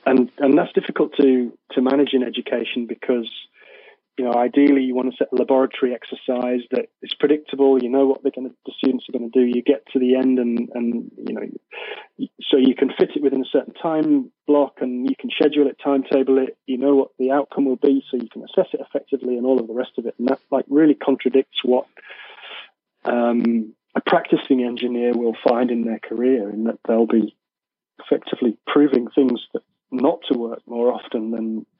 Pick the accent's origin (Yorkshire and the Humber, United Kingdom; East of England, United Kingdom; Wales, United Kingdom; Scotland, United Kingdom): Yorkshire and the Humber, United Kingdom; being that I'm a Yorkshireman.